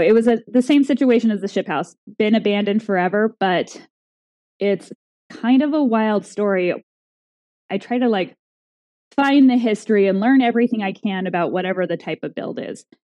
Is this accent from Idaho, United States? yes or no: yes; Idaho, United States; I'm from Idaho. I live in Idaho, and this was my first Idaho build.